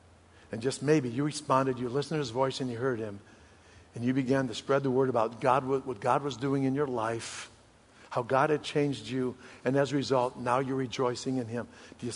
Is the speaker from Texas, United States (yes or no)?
no; Eureka, Illinois, United States; I grew up in Eureka, Illinois. That was pretty small. But we were the big city.